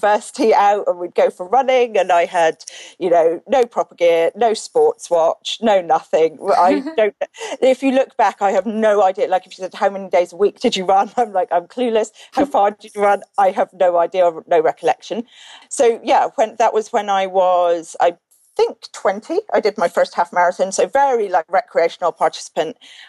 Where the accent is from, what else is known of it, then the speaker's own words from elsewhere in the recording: East of England, United Kingdom; I ran when I was at school in the UK. Like, I grew up in Norfolk